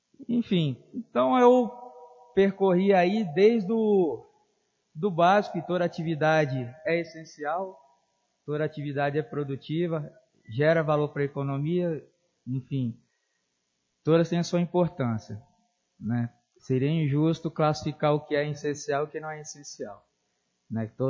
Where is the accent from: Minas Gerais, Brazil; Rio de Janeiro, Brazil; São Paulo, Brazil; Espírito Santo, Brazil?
Espírito Santo, Brazil; Vitória; sou natural de Vitória, morei na roça durante um período